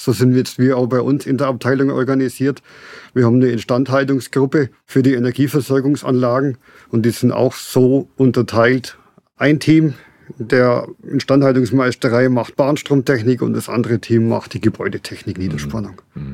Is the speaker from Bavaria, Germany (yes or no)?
yes; Bavaria, Germany; ursprünglich aus dem Augsburger Raum, habe ein Studium durchgeführt in Kempten im Allgäu, ja. Elektrotechnik. Und dann hat es mich nach Franken verschlagen